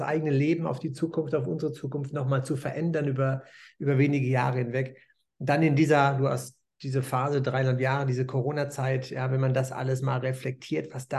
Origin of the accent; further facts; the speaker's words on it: North Rhine-Westphalia, Germany; born there; also born or lived in Ibiza, Spain; Ich bin Mitte 50, ich komme gebürtig aus Nordrhein-Westfalen.